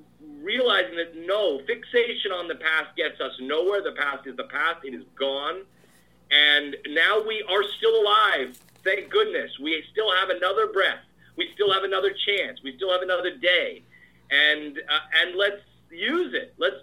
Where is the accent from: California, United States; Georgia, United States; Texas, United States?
Texas, United States; but I grew up in Texas and have lived here, on the coast and, for 20 years.